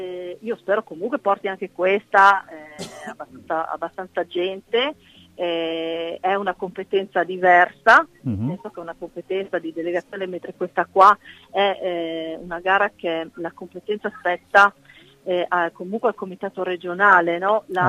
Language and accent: Italian; Prato, Tuscany, Italy; non lo faccio per sviolinare, perché è il mio paese